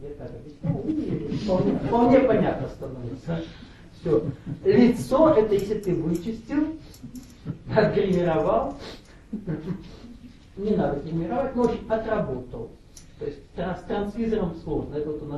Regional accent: Krasnoyarsk Krai, Russia; born there; А так сложилось, что я родился. Ну, официально в УНДР, а так под Красноярском.

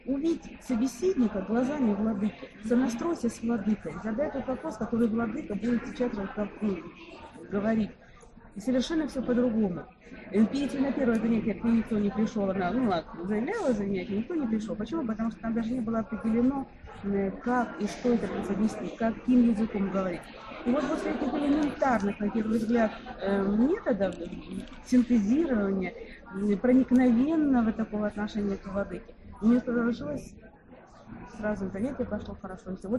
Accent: Novorossiysk, Krasnodar Krai, Russia; ну, новороссийской, я просто из Новороссийска

